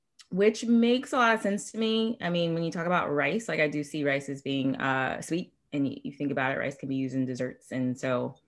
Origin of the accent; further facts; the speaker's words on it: North Carolina, United States; moved away as an adult; now in Florida, United States; Like, I live in South Florida now, but born and raised in North Carolina. Moved to South Florida in like 2007, I believe.